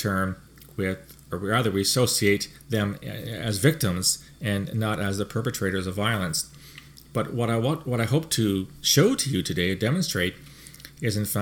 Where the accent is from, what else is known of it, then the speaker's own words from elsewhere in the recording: Canada; Speaking as a Canadian, of course, Sikh extremism is one of these types of terrorism that we're most familiar